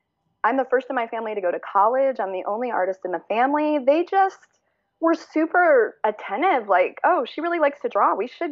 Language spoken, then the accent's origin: English; Cleveland, Ohio, United States; She's back in Ohio. I grew up in Cleveland, Ohio, and she's back there.